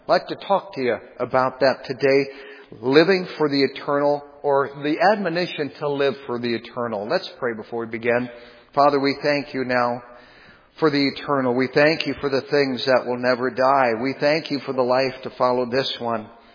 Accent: Minnesota, United States; I grew up on a lake, all right? The lake I grew up on in Polk County, Minnesota, was a long, narrow lake.

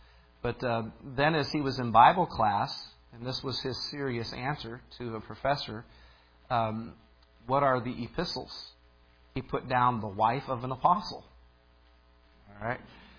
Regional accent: Illinois, United States; Now, I grew up in Illinois. and tens of thousands of acres of corn, and the rows are as straight as an arrow.

